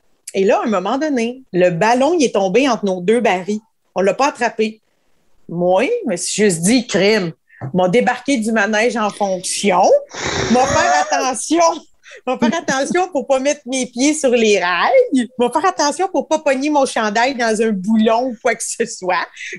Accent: Quebec, Canada; ils catchent que nous, on est Québécois, puis on est poche en anglais

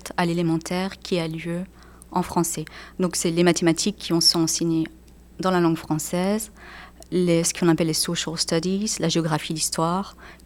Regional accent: Wallonia, Belgium; moved away as an adult; now in Lake Charles, United States; Je suis de Belgique, Wallonne, et je suis arrivée avec le coup de fil en Louisiane, au lac Charles, en 2011. Et depuis, je suis restée, en fait.

